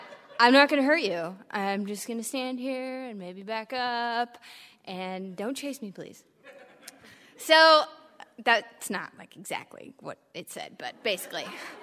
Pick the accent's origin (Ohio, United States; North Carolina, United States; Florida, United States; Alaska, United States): Alaska, United States; I grew up in Alaska. I'd like to think I'm fairly savvy about the outdoors.